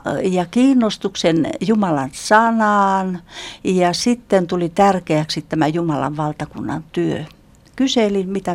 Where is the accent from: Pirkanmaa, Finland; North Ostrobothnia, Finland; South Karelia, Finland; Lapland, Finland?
Lapland, Finland; sain uudesti syntyä tuolla kotikunnassani Lapissa.